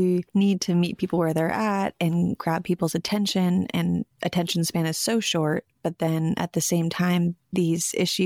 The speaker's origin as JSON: {"language": "English", "region": "West Coast", "country": "United States", "tie": "born or raised there", "said": "I was so anti-logging for so long because I grew up on the West Coast"}